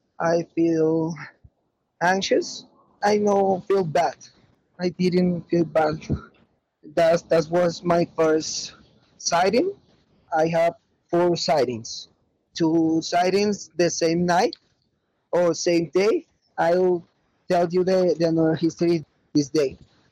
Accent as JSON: {"language": "English", "town": "Bogota", "region": "Bogotá", "country": "Colombia", "tie": "born or raised there", "second_language": "English", "said": "I am from Colombia. To be more specific, I'm born and live in Bogota since I was a child. I am an agnostic person."}